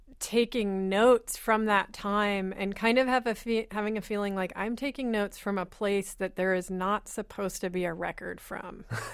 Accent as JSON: {"language": "English", "town": "Berkeley", "region": "California", "country": "United States", "said": "I come from a place from Berkeley and my particular parents"}